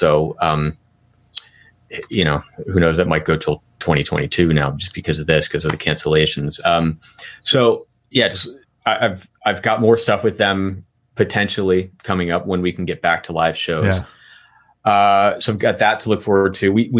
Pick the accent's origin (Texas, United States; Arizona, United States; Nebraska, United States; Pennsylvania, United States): Pennsylvania, United States; Pittsburgh; also born or lived in Baltimore; You know, it's like I was born in Pittsburgh. We lived in one suburb, then we moved to Baltimore for a short bit, then moved back to Pittsburgh for a few years in a different suburb.